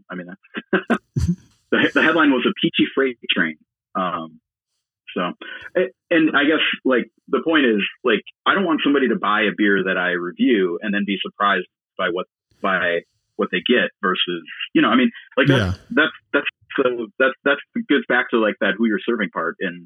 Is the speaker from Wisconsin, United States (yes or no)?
yes; Wisconsin, United States; because I'm from Wisconsin. I love Wisconsin. I love Wisconsin beer.